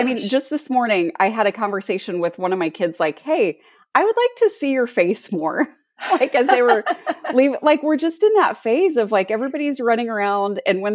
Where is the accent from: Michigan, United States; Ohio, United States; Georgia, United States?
Ohio, United States; now in Goshen, United States; No, I grew up in Southwestern Ohio, like near Dayton.